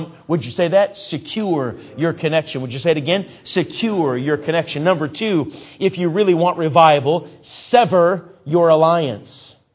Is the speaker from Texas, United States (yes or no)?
no; Minnesota, United States; You know, I grew up in Minnesota, and so sometimes folks need a little help on when to say amen in Minnesota.